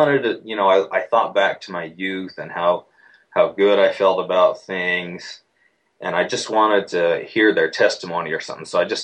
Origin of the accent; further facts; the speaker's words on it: Syracuse, New York, United States; So I grew up there in Syracuse. I went on a mission. I got married, and I continued going to school. We had two kids and went to graduate school in Iowa.